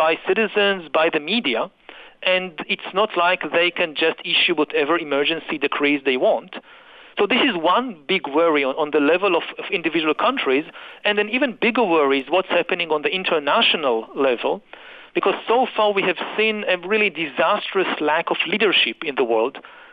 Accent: Israel; to some extent in my home country of Israel

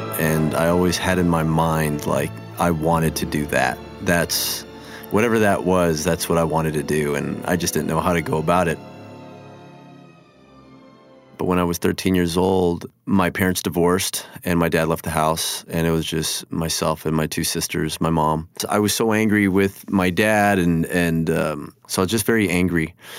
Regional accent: Los Angeles, California, United States; I'm born and raised in Los Angeles, Panorama City. A kid from the San Fernando Valley. Father's from Argentina, mother's from El Salvador.

